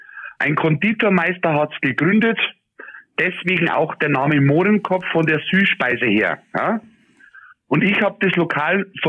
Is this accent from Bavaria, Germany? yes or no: yes; Bavaria, Germany; Wir sind aus Oberbayern.